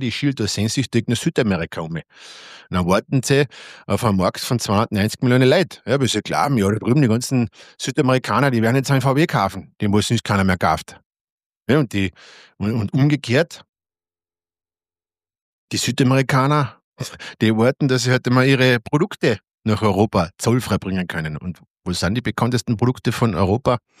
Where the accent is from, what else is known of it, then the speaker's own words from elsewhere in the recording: Austria; ich reg mich jetzt als Österreicher, rege mir immer auf